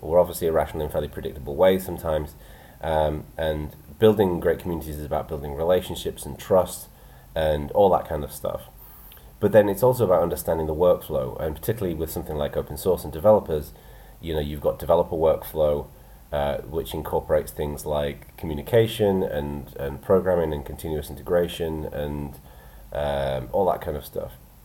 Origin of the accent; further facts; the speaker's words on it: England, United Kingdom; And it was all weird to me because I'm English.